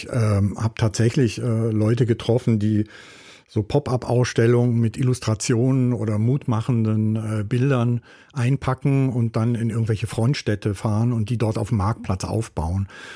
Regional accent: West Germany, Germany; also ich bin Westdeutscher

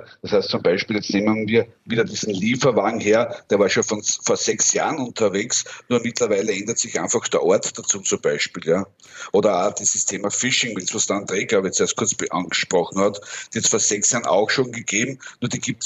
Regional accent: Austria

